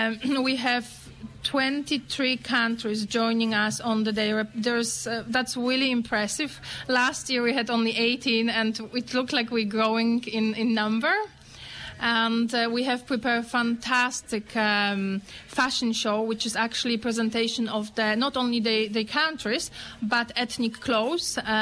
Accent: Poland; English is a second language; now in Ireland; I'm originally from Poland, and today I'm representing here not only Polish community in County Donegal

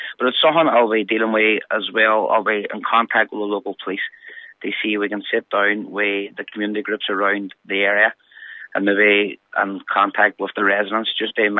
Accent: Derry, Northern Ireland, United Kingdom; we are from Craigan being the city side area of Derry

